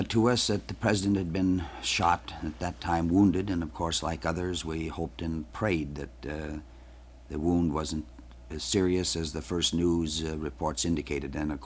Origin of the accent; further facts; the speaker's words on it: Minnesota, United States; he'd been to my home state of Minnesota